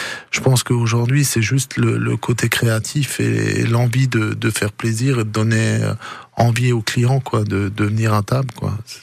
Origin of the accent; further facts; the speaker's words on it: France; c'est un peu comme chez nous en France